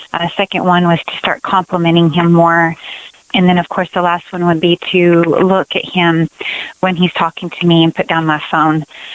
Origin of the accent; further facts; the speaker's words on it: Texas, United States; Hi, Randy. … I'm from Texas.